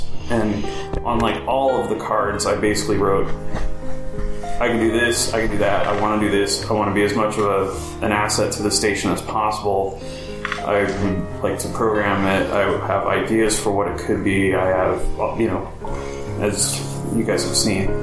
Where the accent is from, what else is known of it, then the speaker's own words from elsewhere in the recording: Puyallup, Washington, United States; also born or lived in Tacoma; I'm from Puyallup. I was born in Tacoma, but I always had kind of a negative attitude towards Tacoma.